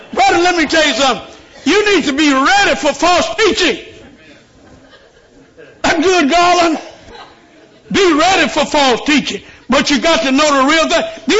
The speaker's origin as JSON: {"language": "English", "town": "Memphis", "region": "Tennessee", "country": "United States", "said": "Man, I'm from Memphis, and I flew up here."}